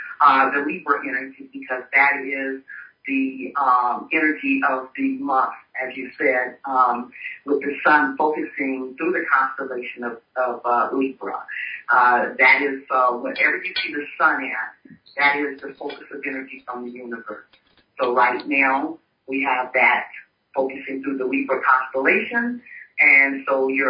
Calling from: Greensboro, North Carolina, United States; And I am shouting out from Greensboro, North Carolina

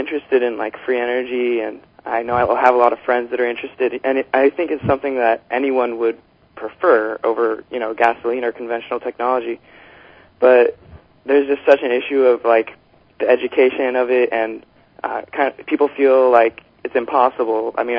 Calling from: Portland, Oregon, United States; I'm calling from Portland, Oregon.

